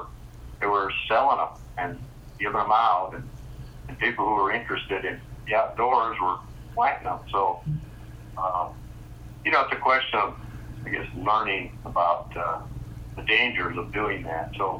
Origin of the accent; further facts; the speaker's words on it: Iowa, United States; I grew up in Iowa, so I'm pretty much bonded to our landscape, being kind of an outdoor person.